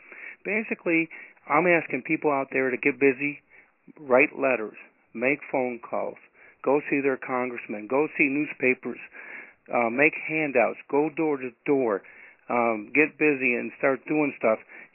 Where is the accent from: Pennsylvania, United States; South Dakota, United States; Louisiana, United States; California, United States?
Pennsylvania, United States; Reynoldsville; also born or lived in Du Bois, Pennsylvania; I'm from Reynoldsville, Pennsylvania, Du Bois, Pennsylvania.